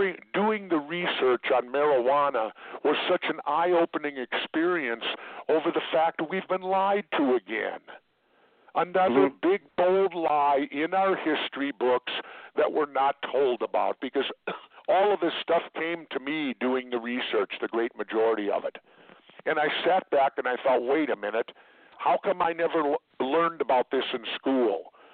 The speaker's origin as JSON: {"language": "English", "town": "Minneapolis", "region": "Minnesota", "country": "United States", "tie": "born or raised there", "said": "And much the same as when I grew up in South Minneapolis, we had a small backyard, and my mom grew rhubarb and tomatoes every summer"}